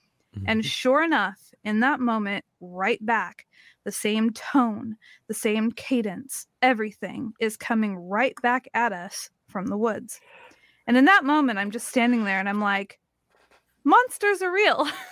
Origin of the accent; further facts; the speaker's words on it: Oregon, United States; here I am from Oregon, and in Oregon at night, the sound, it's really quiet